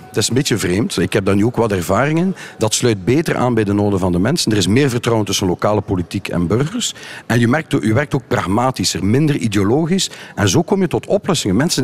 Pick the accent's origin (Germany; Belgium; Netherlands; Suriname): Belgium; West Flanders; In West-Vlaanderen, ik kom uit Zuidwest-Vlaanderen, dat zijn 13 gemeenten die vandaag al samenwerken met elkaar